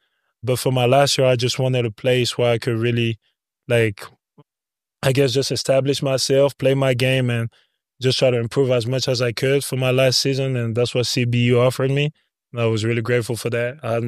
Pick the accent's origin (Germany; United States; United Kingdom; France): France; Like, I was in my hometown at the end of the day. I had some friends and cousins, stuff like that.